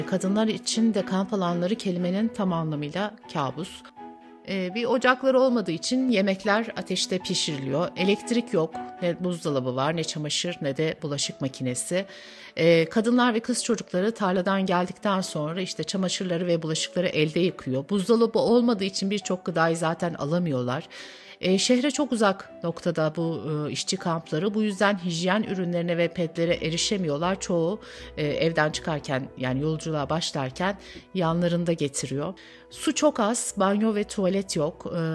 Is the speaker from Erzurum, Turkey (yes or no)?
no; Eyyubiye, Şanlıurfa, Turkey; now in Malatya, Turkey; Urfa'nın Eyyubiye ilçesinden Malatya'ya geldim. Kürdüm. 70 yaşındayım.